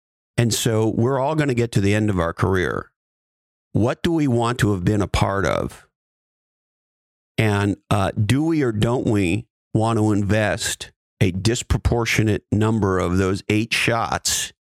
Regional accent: California, United States; In the world that I grew up in Silicon Valley, we are playing for multi-billion dollar outcomes.

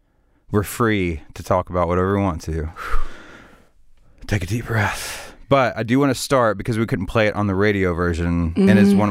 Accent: the South, United States; I feel like we get wrongly stereotyped as people just because we're from the South, right?

